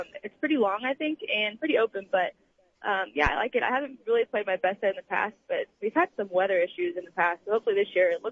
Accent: Effingham, Illinois, United States; I grew up in Effingham, just down the road, not too far. Lived there for the first 18 years, and then I went to school down at Baylor, down in Texas.

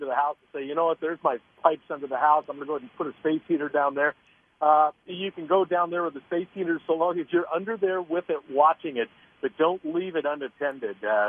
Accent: Minnesota, United States; You know, I grew up in Minnesota, and we had a couple of nights where it got down pretty cold.

